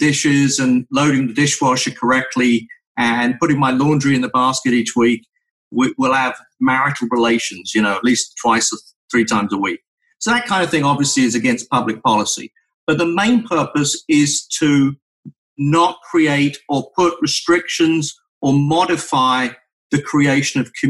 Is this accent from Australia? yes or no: no; England, United Kingdom; accent: English; moved away as an adult; also born or lived in New York; now in California, United States; You could probably tell by the accent that I'm English, originally from England.